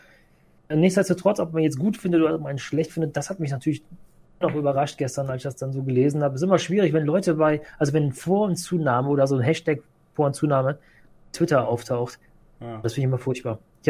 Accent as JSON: {"language": "German", "town": "Cologne", "region": "North Rhine-Westphalia", "country": "Germany", "said": "aber ich natürlich als Kölner"}